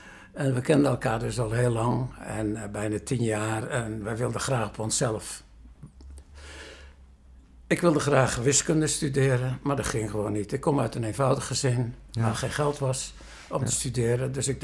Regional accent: Sliedrecht, South Holland, Netherlands; geboren in Sliedrecht, in de Julianenstraat, 8 december 1930. Mm-hmm. Dus ik ben nu 89 jaar. Ik heb 25 jaar van mijn leven in Sliedrecht doorgemaakt.

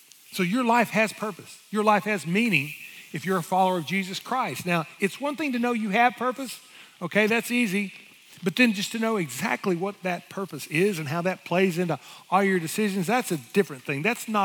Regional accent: Orange, United States; I didn't know back then that I would grow to love this community even more than my hometown of Orange.

